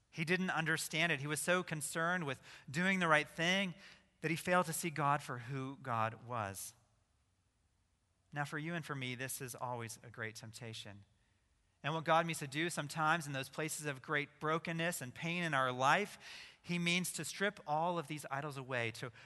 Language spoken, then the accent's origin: English; Idaho, United States; Now I'm from Idaho, and I've heard a few fish stories.